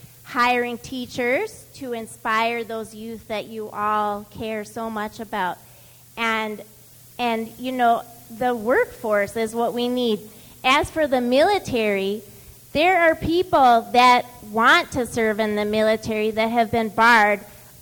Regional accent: Chicago, Illinois, United States; I'm a Chicagoan

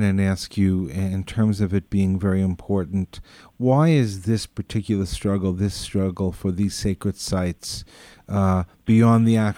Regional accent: Long Island, New York, United States; I grew up on the East Coast on a place called Long Island.

